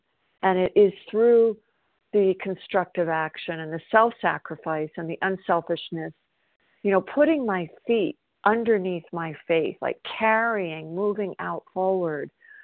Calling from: South Carolina, United States; I'm calling from South Carolina.

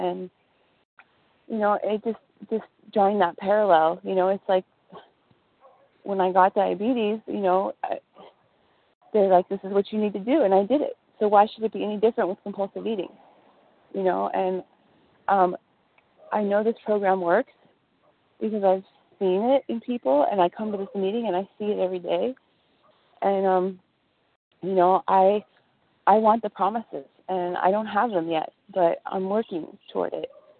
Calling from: East Los Angeles, California, United States; I'm calling from East Los Angeles, California.

